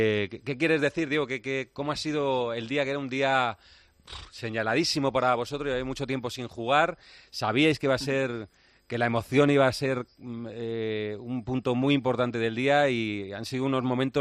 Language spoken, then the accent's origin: Spanish; Valencian Community, Spain; siendo valenciano, siendo español por supuesto, pero siendo valenciano mucho más